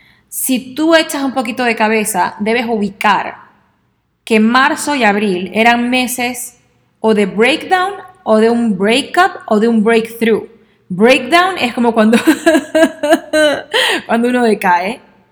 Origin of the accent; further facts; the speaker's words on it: Venezuela; En mi país, Venezuela, mi abuela siempre me decía algo que tenía que ver con esto